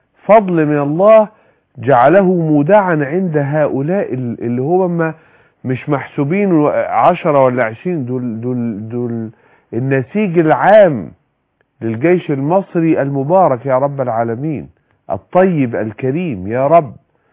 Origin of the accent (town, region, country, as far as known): Egypt